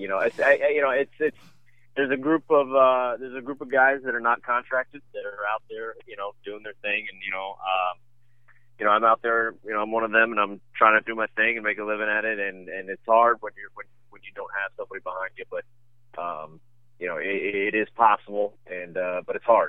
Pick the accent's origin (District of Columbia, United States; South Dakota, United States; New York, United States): District of Columbia, United States; Washington; say the Redskins or the Nationals because it's my hometown.